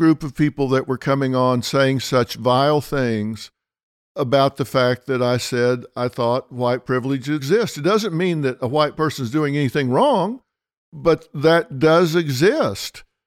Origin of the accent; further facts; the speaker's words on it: Southern United States, United States; And you know, I was raised in the South.